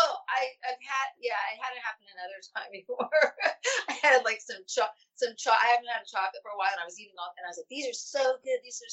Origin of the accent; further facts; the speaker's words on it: Palo Alto, California, United States; born there; also born or lived in Orange County / Thailand; I was born in Palo Alto in Northern California. And then my father, we lived in Orange County, but then we were transferred to Bangkok. So I lived in Thailand when I was a little girl.